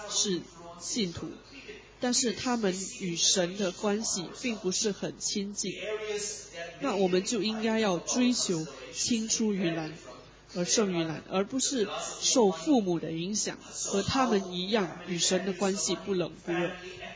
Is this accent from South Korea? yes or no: yes; South Korea; moved away; 比如说我是在韩国长大的，那韩国的文化对我是有一定的影响的。虽然我在外地生活了很多年，但我并未彻底摆脱这个韩国文化的影响。